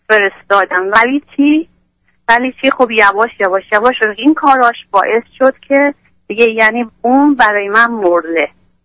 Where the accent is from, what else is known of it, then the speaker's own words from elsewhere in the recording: Iran; moved away; حتی از ایران اومدم اینجا، ولی تا حالا نتونستم برای خودم هیچ کاری بکنم